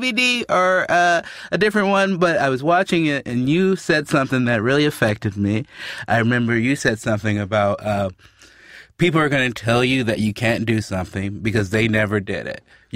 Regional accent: Chicago, Illinois, United States; I grew up in Chicago.

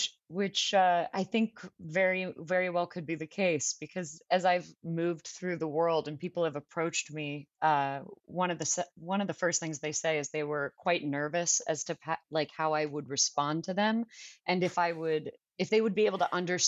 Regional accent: Los Angeles, California, United States; accent: California; I think I've tried to hide my California accent for most of my life. I don't know why I had I was born with some sort of shame around being from LA.

